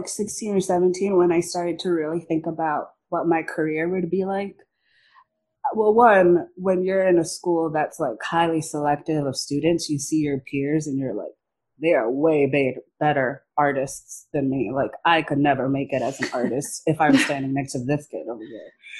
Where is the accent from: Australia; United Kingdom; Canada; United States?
United States; Miami, Florida; So I grew up in Miami, Florida, and I attended the Design Magnet School - Design and Architecture Senior High.